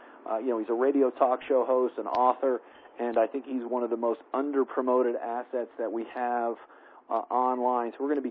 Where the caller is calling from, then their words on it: Colorado, United States; I'm calling in from Colorado this evening and excited to share some great information with you.